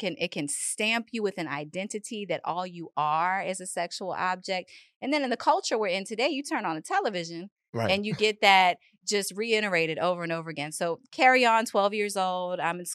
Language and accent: English; Baltimore, Maryland, United States; You know, I'm from Baltimore, so they call us Shorty up there.